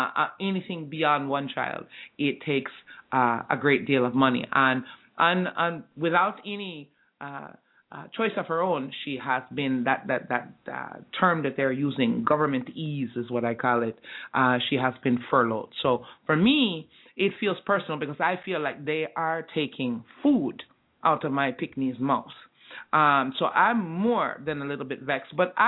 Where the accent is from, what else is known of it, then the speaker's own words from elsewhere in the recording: Jamaica; While I am a black woman, while I am a Jamaican woman, while I am a mother, while I am a sister, while I am a partner, I am all of these things